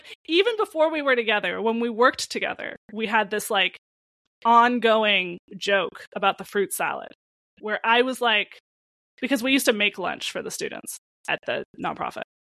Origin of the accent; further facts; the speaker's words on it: California, United States; I have outed myself as a Californian who is out of touch.